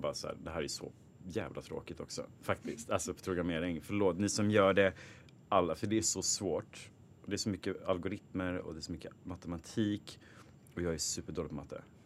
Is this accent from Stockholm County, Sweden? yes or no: yes; Stockholm, Stockholm County, Sweden; born there; Jag är född i Stockholm och gillar Stockholm och vill stanna här.